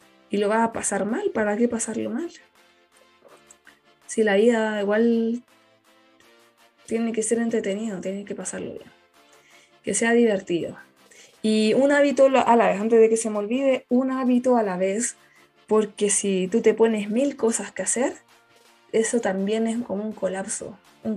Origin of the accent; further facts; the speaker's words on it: Antofagasta, Chile; now in Santiago, Chile; Más encima soy del norte de Chile, que es más caluroso y más rico. De Antofagasta